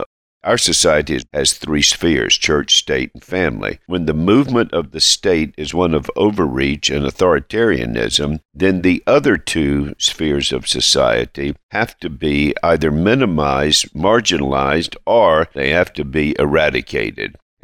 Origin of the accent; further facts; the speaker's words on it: North Carolina, United States; now in Alabama, United States; Well, Tom, just to be accurate, my home state is North Carolina, where you live, and North Carolina, in their analysis, ranked 30th. My present state, which is my adopted home state, which I love dearly, Alabama, has been ranked 12th.